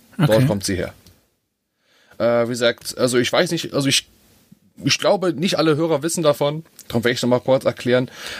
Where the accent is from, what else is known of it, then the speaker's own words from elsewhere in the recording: Dornheim, Germany; Ja, doch, ich bin hier in Dornheim geboren. Bis jetzt, ja, das ist immer so das Alter zu sagen, aber vor 38 Jahren bin ich geboren. Hier in Dornheim